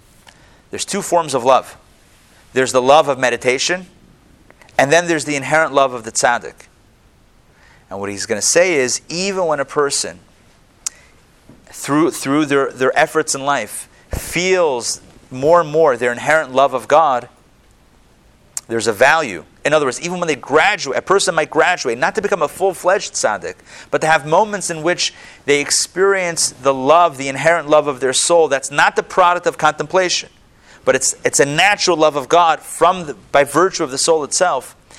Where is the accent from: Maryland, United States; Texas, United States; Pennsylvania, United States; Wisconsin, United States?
Pennsylvania, United States; Pittsburgh; Growing up in Pittsburgh, in Squirrel Hill, where this happened